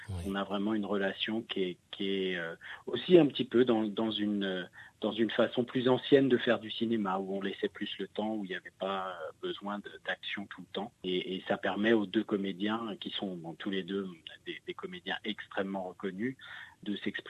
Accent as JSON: {"language": "French", "country": "France", "moved": "yes", "said": "quand on est français expatrié"}